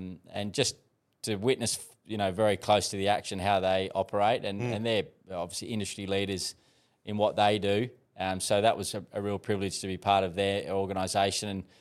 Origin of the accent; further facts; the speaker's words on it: Scone, New South Wales, Australia; growing up in Scone, you're surrounded by the studs, and you're pretty aware of it.